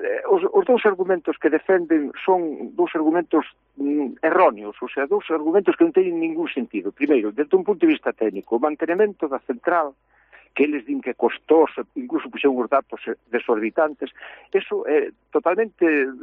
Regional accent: As Pontes, Galicia, Spain; e dice, mira, de onde eres? Son das Pontes. Ah, onde está a chimenea?

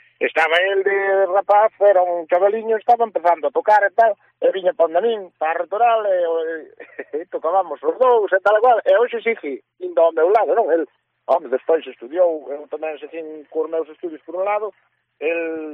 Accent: San Adrián de Calvos, Galicia, Spain; temos a festa aquí en San Adrián de Calvos, que é a miña parroquia natal do Ayuntamiento de Fornelos.

